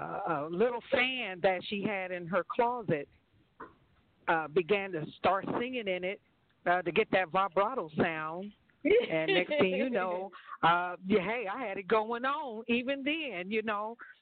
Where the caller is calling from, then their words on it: California, United States; Straight from California.